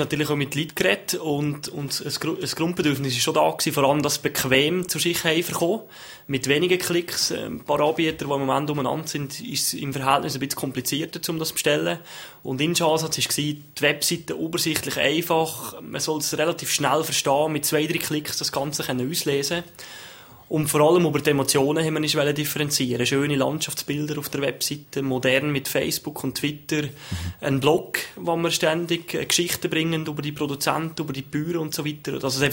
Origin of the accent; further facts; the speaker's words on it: Valais, Switzerland; meine Wurzeln sind zu Wallis